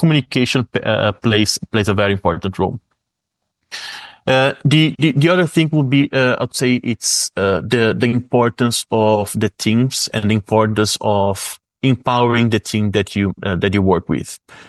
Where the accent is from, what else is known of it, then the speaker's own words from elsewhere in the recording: Brazil; English is a second language; moved away; growing up in Brazil, you are very comfortable with the environment that you were placed.